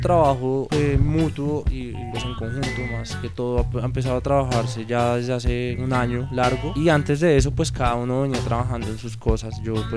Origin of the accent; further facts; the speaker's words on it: Fusagasugá, Cundinamarca, Colombia; Bueno, pues nosotros somos de acá, de Fusagasugá.